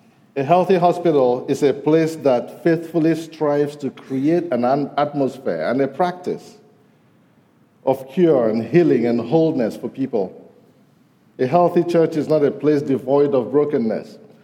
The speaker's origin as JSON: {"language": "English", "country": "Nigeria", "lives_now": "United States", "said": "Of course, I'm Nigerian, and I'll always be Nigerian"}